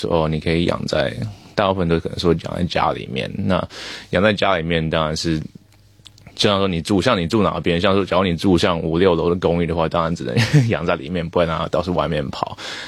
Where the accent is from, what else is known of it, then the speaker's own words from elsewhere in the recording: Canberra, Australian Capital Territory, Australia; 我是从堪培拉那边来的一个兽医，我现在工作差不多三四年左右